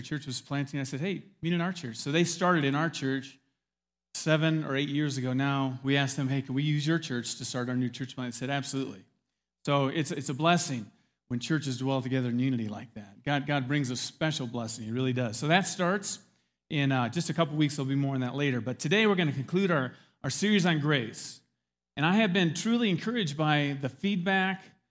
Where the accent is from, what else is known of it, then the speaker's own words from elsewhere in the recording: Iowa, United States; I am from Iowa, but I'm not that good of a gardener.